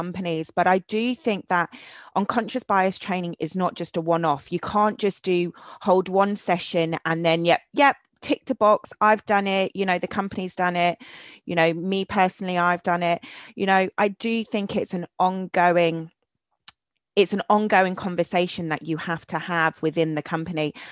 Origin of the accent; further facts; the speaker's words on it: London, United Kingdom; I'm from Southwest London, you know, and people go, no, where are you really from? And I'm like, yeah, I was born and bred in Southwest London.